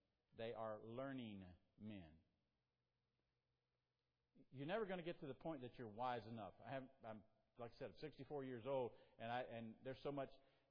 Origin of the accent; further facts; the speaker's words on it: South Carolina, United States; Well, I'm from South Carolina.